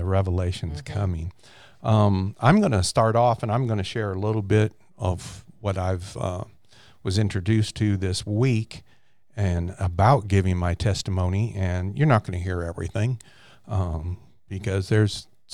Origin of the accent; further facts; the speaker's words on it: California, United States; moved away; I was raised in California. I was born in California, and I moved to the Midwest, 1975, something like that. But in California, I was raised in a Catholic home, and we were good Catholics.